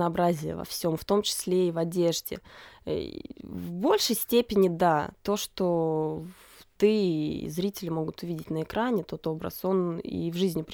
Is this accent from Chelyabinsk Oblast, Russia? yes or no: no; Mezhdurechensk, Kemerovo Oblast, Russia; moved away as an adult; now in Novosibirsk, Russia; Я жила в маленьком городе, я из Междуреченска.